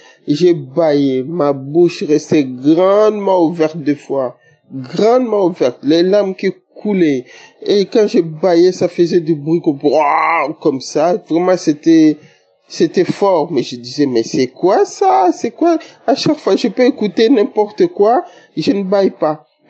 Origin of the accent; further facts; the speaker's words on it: DR Congo; now in Belgium; Je suis une Congolaise vivant en Belgique.